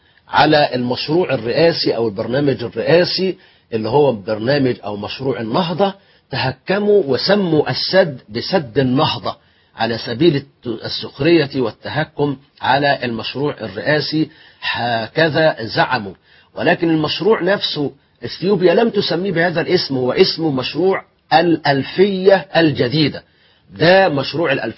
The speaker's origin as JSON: {"language": "Arabic", "town": "Kafr Hurmuz", "country": "Egypt", "said": "الأخ الحبيب ابن بلدتي ابن قريتي ابن كفرة هرمز"}